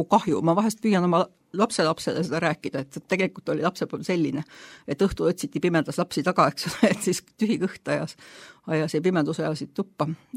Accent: Tallinn, Harju County, Estonia; ma olen pärit Tallinnast sündinud ja kasvanud siin ja enamus elust elanud siin. Ma alati selle peale nüüd mõelnud ise katoliiklasena küpses eas, et minu juured tegelikult on religioonis kinni.

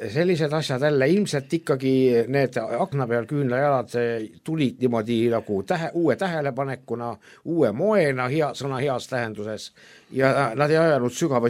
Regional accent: Türi, Järva County, Estonia; ise ma olen Türilt. Mina Türilt ei mäleta, et oleks nii palju küünlaid

